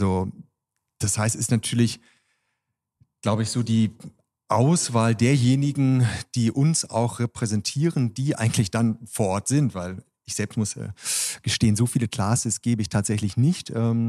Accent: Northern Germany, Germany; Also ich komme ursprünglich auch aus dem Norden Deutschlands, aus einer Kleinstadt eher.

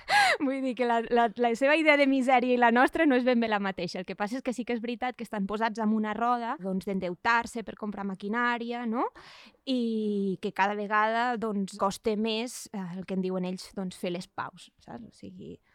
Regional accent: Catalonia, Spain; La meva comarca és la Segarra i la Segarra queda a la dreta, diguéssim, del que en diríem Ponent, no? Per tant, hi ha una part que sí que és Ponent, però hi ha una part que és la Catalunya Central

